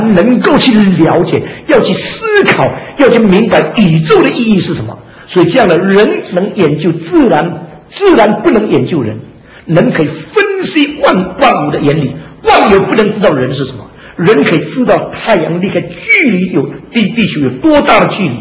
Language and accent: Chinese; China; 拉丁文的科学这个字呢，只不过是等于我们中国人的我知这两个字